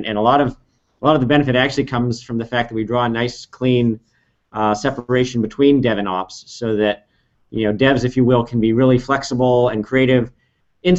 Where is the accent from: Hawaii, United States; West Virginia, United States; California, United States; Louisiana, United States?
California, United States; Cupertino; I grew up in Cupertino, so my first Silicon Valley job was cutting apricots, and they paved over the orchard and they built Apple headquarters there.